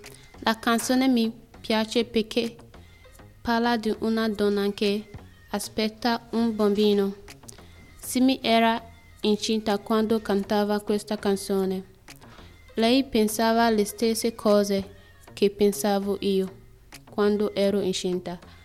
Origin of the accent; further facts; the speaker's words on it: Nigeria; Italian is a second language; da vengo dalla Nigeria.